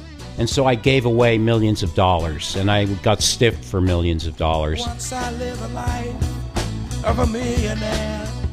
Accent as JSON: {"language": "English", "region": "Newfoundland and Labrador", "country": "Canada", "tie": "born or raised there", "said": "this guy who I grew up with in Newfoundland"}